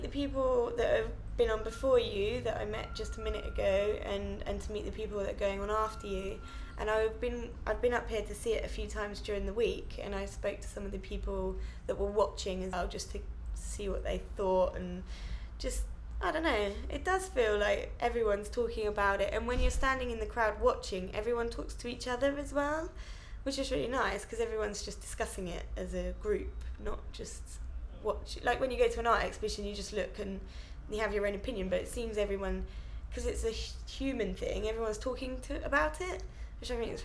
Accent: South East England, United Kingdom; and then I grew up in Kent. Near Tunbridge Wells.

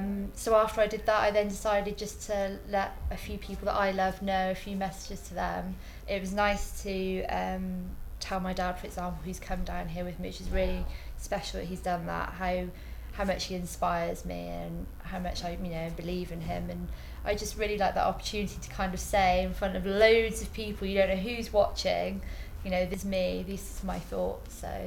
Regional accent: Cheltenham, South West England, United Kingdom; also born or lived in Lisbon, Portugal; I'm 26 years of age and I'm from Cheltenham.

